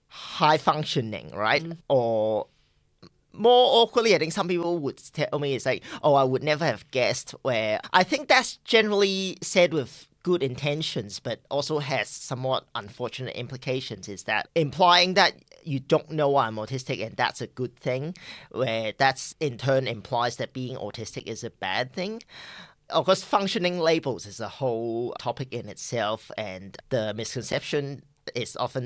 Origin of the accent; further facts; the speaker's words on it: Hong Kong; So for context, I grew up in Hong Kong. I'm a transgender man, so at that age, I still looked like a girl.